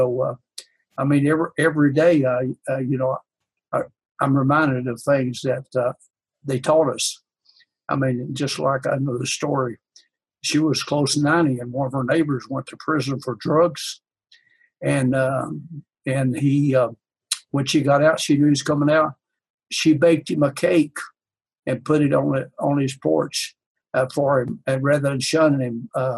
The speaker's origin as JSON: {"language": "English", "region": "Virginia", "country": "United States", "tie": "born there", "said": "I was born in Southwest Virginia, and my parents both went to the seventh grade."}